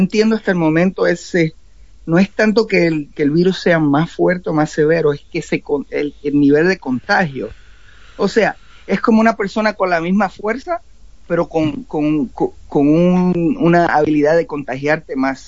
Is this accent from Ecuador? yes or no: no; Puerto Rico; now in Miami, United States; soy oriundo de Puerto Rico, ¿no? Yo vengo del Caribe, vengo del calor, de la playa.